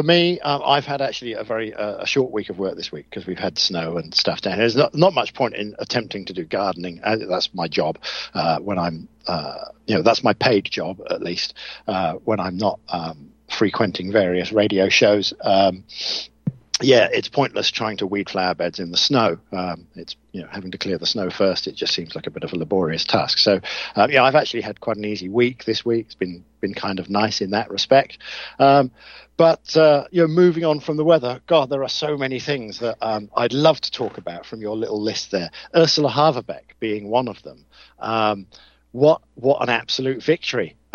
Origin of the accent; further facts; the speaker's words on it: United Kingdom; I suppose being British, the first thing I ought to do is do exactly what you said at the top of the list, which was talk about the weather.